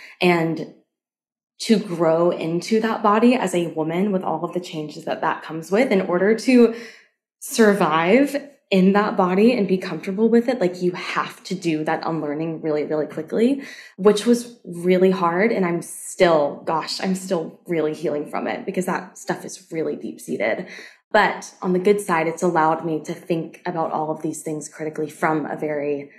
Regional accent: the South, United States; growing up in the South, and having just this, you know, my community told me to believe this, and so I chose to believe it.

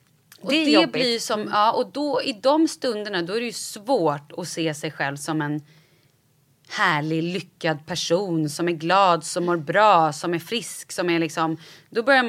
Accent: Vallentuna, Stockholm County, Sweden; Och då så jag är uppvuxen i Vallentuna.

